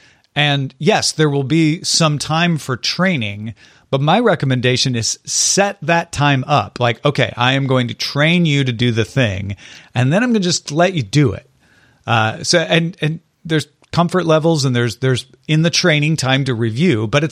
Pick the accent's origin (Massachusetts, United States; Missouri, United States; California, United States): Missouri, United States; from the Illinois side of Missouri.